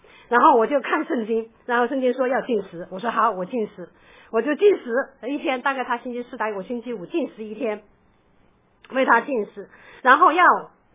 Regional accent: China; 在中国小的时候，我们小的时候在那个乡下农村看到那些，

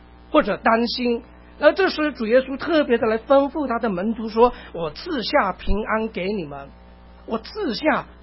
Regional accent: China; 我总觉得说我们中国人是非常有智慧

